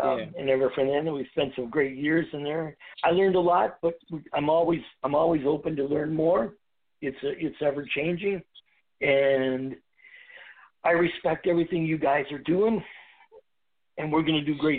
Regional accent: Detroit, Michigan, United States; living in Detroit. I mean, I grew up in Motown.

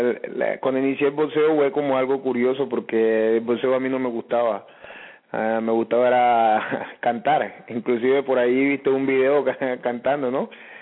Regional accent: Antioquia, Colombia; yo vengo del Urabá antioqueño.

